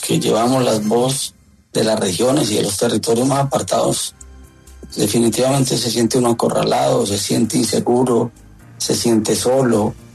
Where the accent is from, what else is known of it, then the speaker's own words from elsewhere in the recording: Toledo, Norte de Santander, Colombia; Y luego nos subíamos al norte de Santander por mi pueblo, que es Toledo